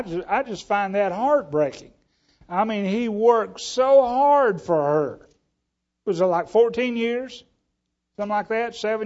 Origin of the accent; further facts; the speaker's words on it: Alabama, United States; now in Ennis, United States; Funny story, when Harriet and I first moved to Ennis, I was from Alabama. I don't think we even embalmed them there.